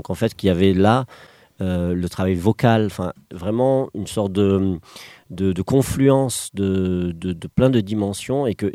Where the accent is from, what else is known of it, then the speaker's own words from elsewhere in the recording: Toulouse, Occitanie, France; now in Drôme, France; moi, je viens de Toulouse à la base, donc c'est encore un autre territoire.